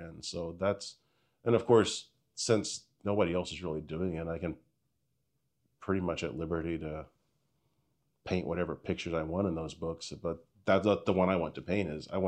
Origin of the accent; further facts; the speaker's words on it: Stillwater, Oklahoma, United States; I wrote Red Dirt and it came out in 2020. And that's where I'm from Stillwater. I know all the history of that scene.